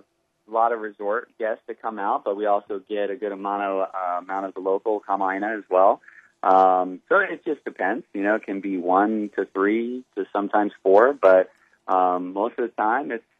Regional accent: Hamilton, New York, United States; I grew up in New York, the state of New York, central New York, in fact. A small town called Hamilton, where Colgate University is.

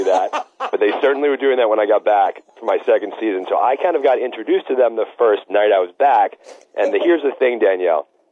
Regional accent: New York, United States; I had 3 American women in our group that day from New York. They found out I was from New York.

